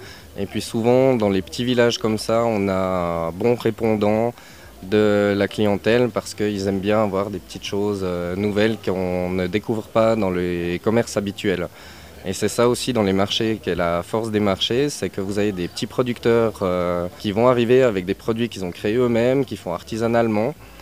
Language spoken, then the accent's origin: French; Jura, Switzerland; je suis d'origine des Franches Montagnes, je suis né aussi dans le Jura mais dans la vallée.